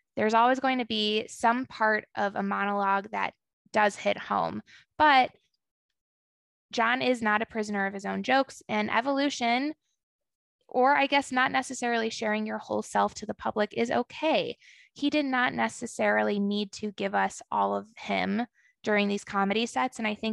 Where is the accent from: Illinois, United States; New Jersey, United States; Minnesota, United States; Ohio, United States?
Illinois, United States; Chicago; I grew up in Chicago. I grew up with a very close-knit family.